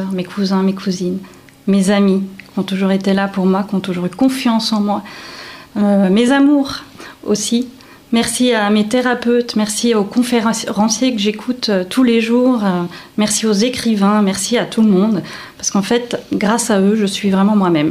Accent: France; now in Aire-la-Ville, Switzerland; Je suis française, mais j'ai toujours travaillé à Genève.

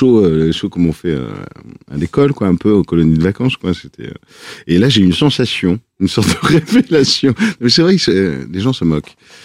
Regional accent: Marseille, Provence-Alpes-Côte d'Azur, France; accent: Marseille; now in Paris suburbs, France; je suis né en banlieue parisienne et j'ai passé mon enfance à Marseille. Et je suis revenu en banlieue parisienne, dans le 9-4.

